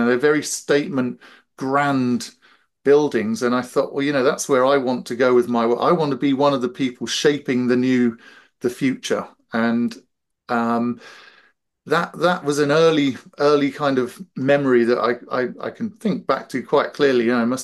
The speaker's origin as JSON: {"language": "English", "town": "Colchester", "region": "East of England", "country": "United Kingdom", "tie": "born or raised there", "said": "because I grew up in Colchester, which is England's oldest recorded town"}